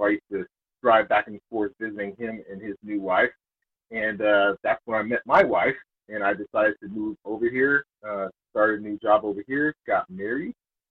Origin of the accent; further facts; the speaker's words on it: Inglewood, California, United States; I grew up in Inglewood, California. I went to a school called Morningside High School.